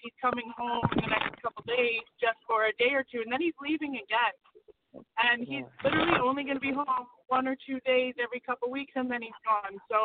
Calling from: Toronto, Ontario, Canada; I'm calling from Toronto.

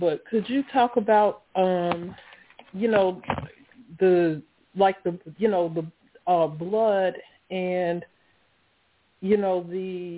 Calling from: Laurel, Maryland, United States; I'm calling from Laurel, Maryland.

